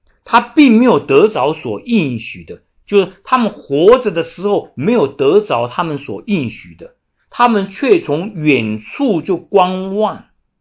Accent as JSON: {"language": "Chinese", "country": "Taiwan", "tie": "born or raised there", "said": "以前我小的时候在台湾呢，是信拜佛的呢"}